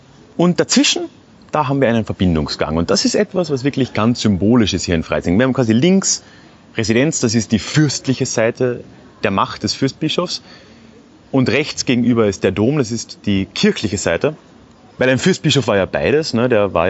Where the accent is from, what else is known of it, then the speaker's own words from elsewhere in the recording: Austria; Als Österreicher sage ich jetzt mal, die Bezeichnung Berg ist vielleicht ein bisschen übertrieben.